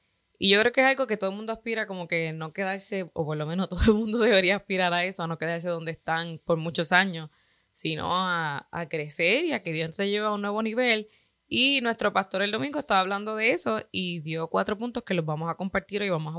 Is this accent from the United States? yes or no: yes; North Carolina, United States; nosotros somos de Carolina del Norte